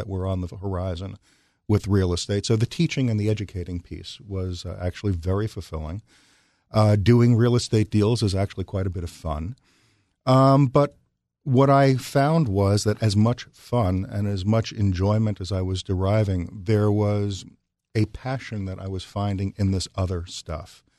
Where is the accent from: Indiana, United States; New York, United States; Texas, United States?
New York, United States; in New York. Rabbi Louis Frischman's Temple Beth okay. El in Spring Valley was my stomping ground.